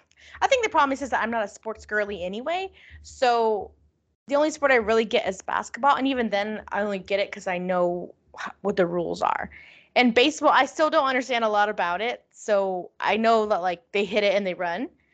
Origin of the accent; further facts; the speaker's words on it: Texas, United States; Does that have to do maybe because we're from Texas and like where high school football is life?